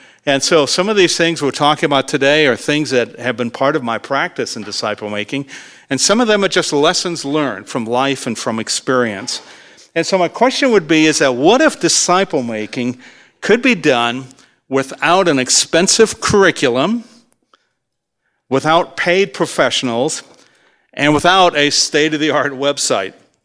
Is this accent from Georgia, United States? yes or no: no; Columbus, Ohio, United States; But yeah, we're from Columbus, Ohio, and home of the Ohio State University.